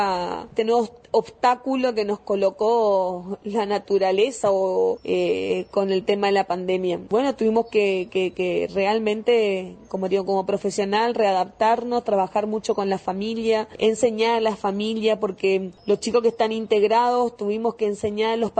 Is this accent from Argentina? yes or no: yes; Corrientes, Argentina; En mi provincia, por ejemplo, que estamos en fase 3, yo soy de Corrientes Capital